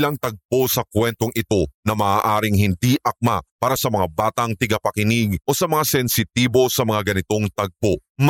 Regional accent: Iloilo, Western Visayas, Philippines; also born or lived in Los Baños; Laking Iloilo ako at simula nang lumipat ng trabaho ang mga magulang ko dito mula sa Los Baños kung saan kami unang nanirahan. Mula preschool nga hanggang college ay doon na ako nakapag-aral kaya masasabi ninyong Ilonggo na rin ako kahit wala naman kaming kamag-anak doon.

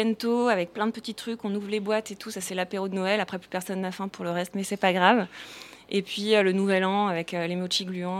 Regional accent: Paris, Île-de-France, France; Mon père est japonais, effectivement. Après, mon père, il a toujours, ça fait 40 ans qu'il est en France. Moi, j'ai grandi en France, à Paris. Enfin, clairement, au quotidien, je suis française, quoi. J'ai peu de lien avec le Japon

